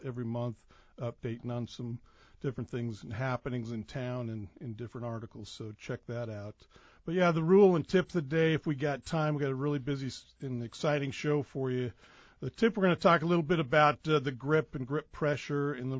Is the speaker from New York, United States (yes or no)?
no; Lake Havasu City, Arizona, United States; Yeah, I grew up in Lake Havasu.